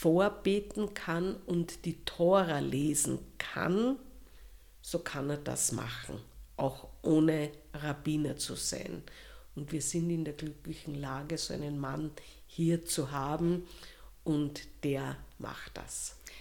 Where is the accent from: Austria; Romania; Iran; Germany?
Austria; Wir sind ja Österreicher